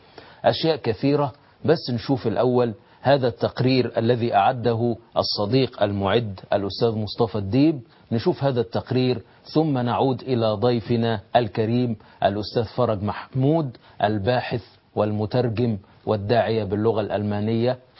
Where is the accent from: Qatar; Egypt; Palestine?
Egypt